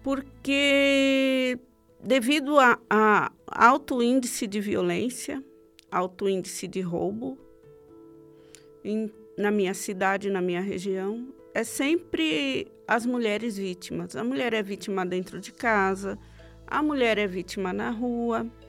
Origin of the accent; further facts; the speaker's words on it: Poá, São Paulo, Brazil; Eu sou da Zona Leste, eu sou de Poá.